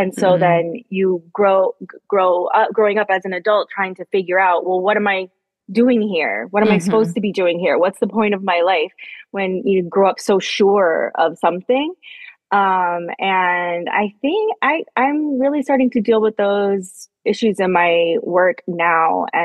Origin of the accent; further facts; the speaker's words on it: Dallas, Texas, United States; I grew up in Texas, in Dallas, which has a great art scene